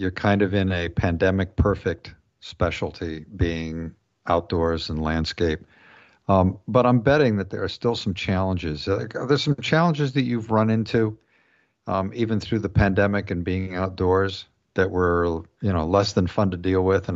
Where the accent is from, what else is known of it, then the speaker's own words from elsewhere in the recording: Ohio, United States; I mean, I grew up in Ohio, which is not that far away, and we were close to Lake Erie